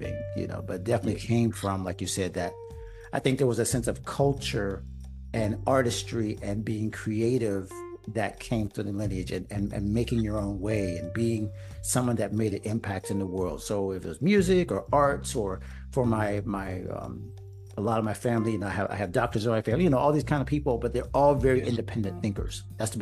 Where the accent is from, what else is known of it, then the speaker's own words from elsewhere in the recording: Pensacola, Florida, United States; I started as a classical musician, actually, growing up in Pensacola, Florida, here in the States.